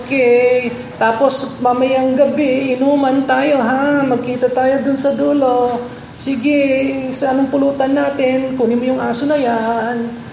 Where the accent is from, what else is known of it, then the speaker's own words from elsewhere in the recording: Angeles, Central Luzon, Philippines; Lumaki ako sa Angeles. Doon yung tradisyon yan.